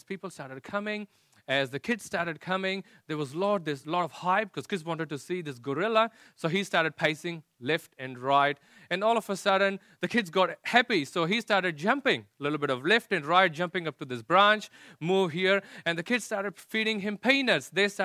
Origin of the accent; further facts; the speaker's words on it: India; You know, I come from India and they all talk about conversion.